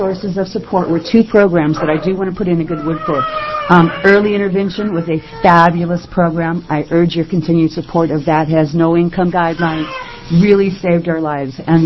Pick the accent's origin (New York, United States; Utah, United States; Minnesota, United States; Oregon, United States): Oregon, United States; Bend; I am from Bend, and I'm here to speak in support of both pieces of legislation.